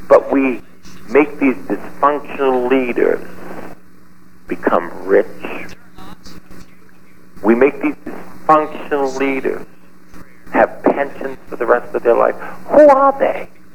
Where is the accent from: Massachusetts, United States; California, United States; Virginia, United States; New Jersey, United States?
Massachusetts, United States; Boston; I did not read the Wall Street Journal. I came from East Boston. I love Jesus.